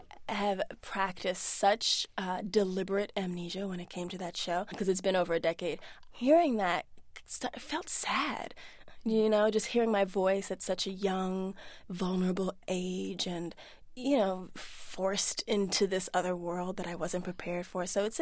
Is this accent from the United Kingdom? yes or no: no; Brazil; my accent was great at the time, so they didn't know that I wasn't from there, and to insist on service and respect as a Brazilian